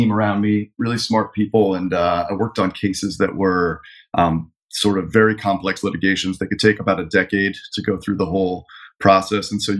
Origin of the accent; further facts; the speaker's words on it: Washington, District of Columbia, United States; I guess I grew up in the Washington, D.C. area.